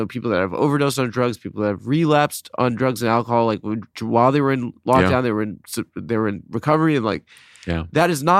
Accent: Southwest, United States; I grew up in the Southwest and I grew up around a lot of Latinos

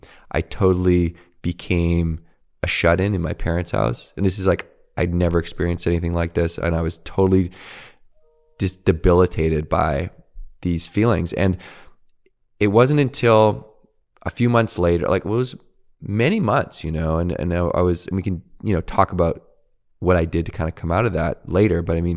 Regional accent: Victoria, British Columbia, Canada; growing up in Victoria, rugby was a huge thing.

